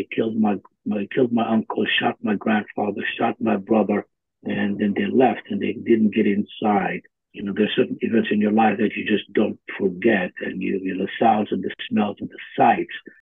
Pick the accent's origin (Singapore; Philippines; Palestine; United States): Palestine; Jerusalem; We come from a family that has been in Jerusalem since the late 1700s.